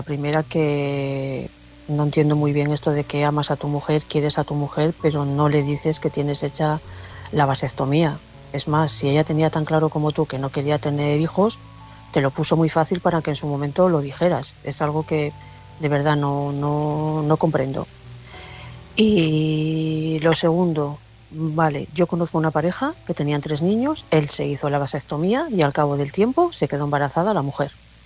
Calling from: León, Castile and León, Spain

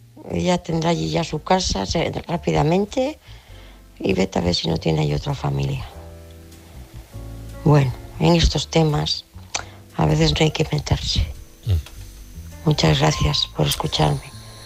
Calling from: Cantabria, Spain; de Cantabria.

